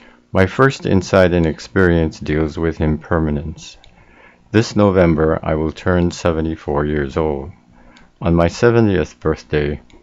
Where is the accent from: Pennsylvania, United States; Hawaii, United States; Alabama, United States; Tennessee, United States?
Hawaii, United States; Aiea; I was born in Kona, grew up in Aiea, attended public school, graduating from university high school.